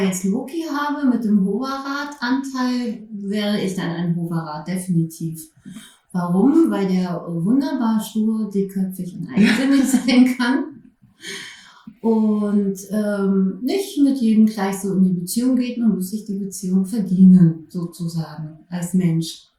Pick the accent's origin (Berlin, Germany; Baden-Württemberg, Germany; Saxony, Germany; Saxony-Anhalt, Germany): Berlin, Germany; Ich bin ursprünglich Berlinerin, ja, habe aber dann etliche Jahre auch woanders gelebt und bin jetzt seit 2016 wieder in Berlin. Genau, bin 44 Jahre alt